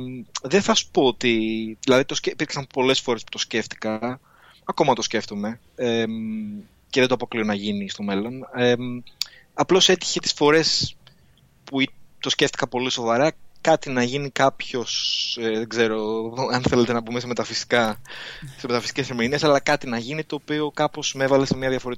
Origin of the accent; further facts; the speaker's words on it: Athens, Attica, Greece; Μεγάλωσα στην Αθήνα, στην Ελλάδα, των δεκαετιών του 70, του 80 και του 90